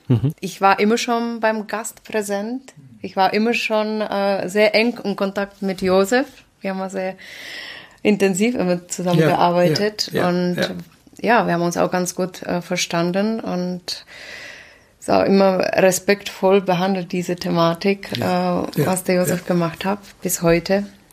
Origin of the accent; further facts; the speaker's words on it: Czechia; German is a second language; moved away as an adult; now in Germany; nach der Abitur bin ich nach Deutschland gegangen. Tatsächlich nur wegen der Sprache, weil ich komme aus Sudetenland, Richtung Riesengebirge.